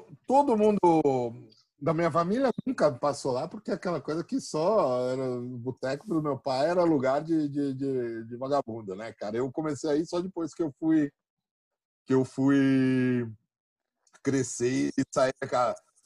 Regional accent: São Paulo, Brazil; porque é o bar da minha vizinhança onde eu fui criado em São Paulo, cara. No Cambuci.

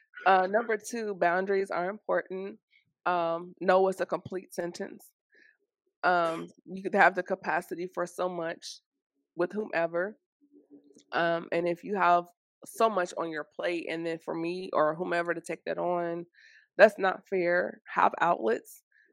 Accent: Tennessee, United States; I grew up in Tennessee. Friday Night Lights football was a thing.

